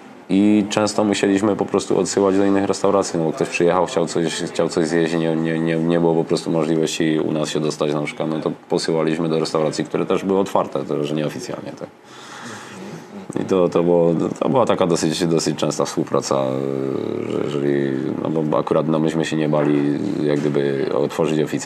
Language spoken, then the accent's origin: Polish; Silesian Voivodeship, Poland; No nie, no ja nie pochodzę z Cieszyna akurat, tak naprawdę, tylko ze Śląska.